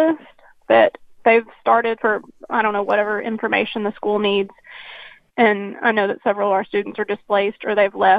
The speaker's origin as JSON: {"language": "English", "town": "Galveston", "region": "Texas", "country": "United States", "tie": "born or raised there", "said": "I grew up in Galveston, and we've always lived off the ground on pilings, so I don't like living on the ground"}